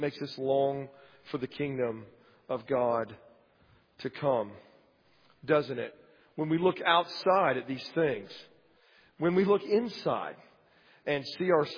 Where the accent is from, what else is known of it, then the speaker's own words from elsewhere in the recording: Lakeland, Florida, United States; I'm from Lakeland, Florida, and so therefore I am a lifetime Tigers fan.